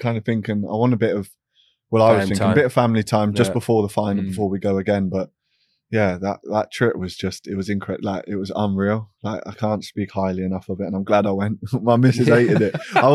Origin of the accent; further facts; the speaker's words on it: Leinster, Ireland; The first call-up was, I was back in Leinster, back in my hometown. I was with Danny, with my brother, and my sister.